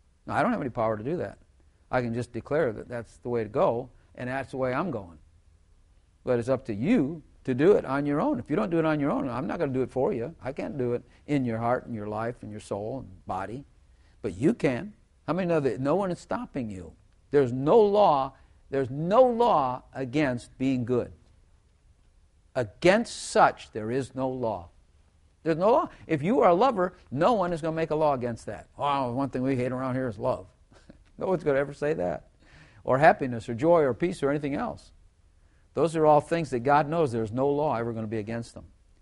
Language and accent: English; Chicago, Illinois, United States; I'm from Chicago. He's from Chicago. So it could happen.